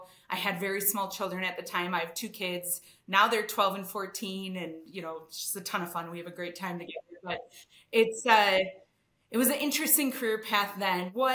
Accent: Wisconsin, United States; moved away as an adult; I'm originally from Wisconsin, if you can't hear it in my accent. I haven't lived there for, I don't know, I left when I was like 18, but it just stays with you once you're from there. I'm from a pretty small town.

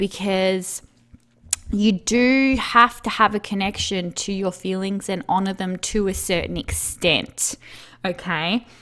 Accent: Melbourne, Victoria, Australia; born there; Like I was born here in Melbourne. So I've always lived here except for when I went to uni

